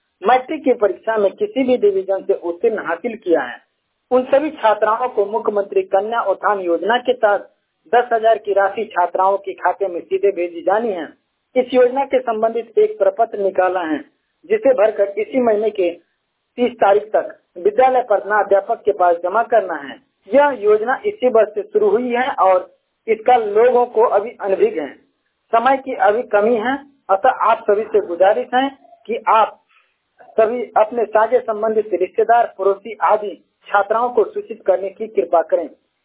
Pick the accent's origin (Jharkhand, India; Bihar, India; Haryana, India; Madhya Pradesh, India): Bihar, India; मैं नालंदा से हूँ और हरनौत प्रखंड।